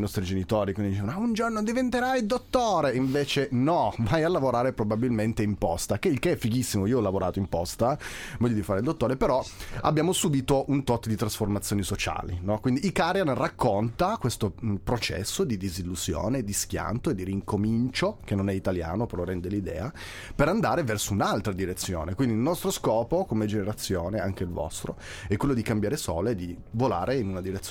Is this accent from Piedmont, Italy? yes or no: yes; Mirafiori, Piedmont, Italy; perché sono cresciuto a Mirafiori.